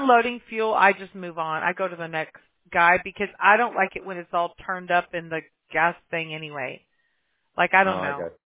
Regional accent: California, United States; San Bernardino, yeah. So that's where I grew up, in San Bernardino County

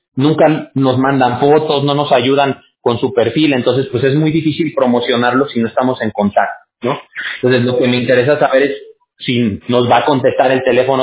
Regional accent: Mexico; decimos allá en México, de donde yo soy

